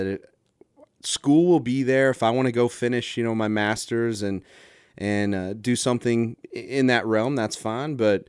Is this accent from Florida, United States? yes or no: no; Oklahoma, United States; now in Texas, United States; So I grew up just outside of Oklahoma City.